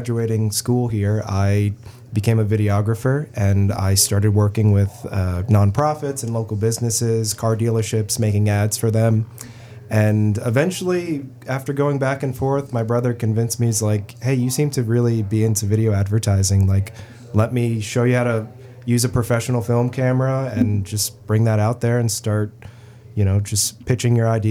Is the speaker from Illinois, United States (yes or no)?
no; Florida, United States; also born or lived in Los Angeles; now in Humboldt, United States; So I grew up in Florida, but I've only been in Humboldt for about 9 years. So at this point, I consider myself a local. But I lived in Los Angeles for a while